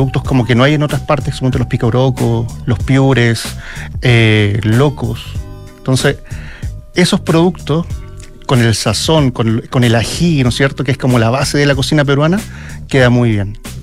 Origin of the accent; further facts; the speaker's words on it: Chile; now in Peru; soy chileno.